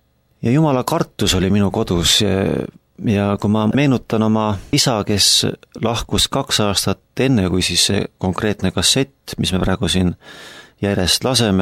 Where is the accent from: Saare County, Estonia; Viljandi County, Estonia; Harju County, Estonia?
Harju County, Estonia; Valkla; ja ema tegeles Valkla koguduse muusikatööga aastakümneid ja see on see lapsepõlju, kus ma olen pärit.